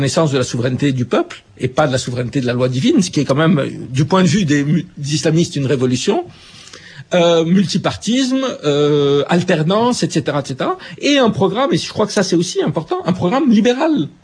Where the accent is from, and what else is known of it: Cairo, Cairo Governorate, Egypt; born or raised there